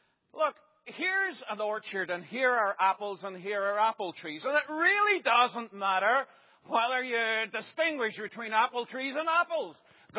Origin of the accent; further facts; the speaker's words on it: Ireland; now in United States; I'm an Irishman, but I became a citizen